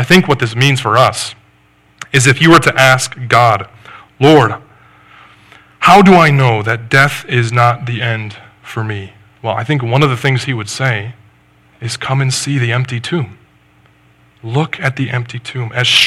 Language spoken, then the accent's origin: English; Rochester, Michigan, United States; Now, I grew up in Rochester, Michigan. Then we moved to Oxford when I was a junior in high school.